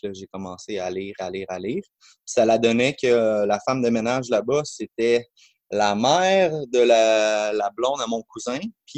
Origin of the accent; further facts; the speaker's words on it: Sainte-Adèle, Quebec, Canada; Moi, je suis natif de Sainte-Adèle, 5 générations qui vit à Sainte-Adèle. On était dans les premières familles colons de Sainte-Adèle.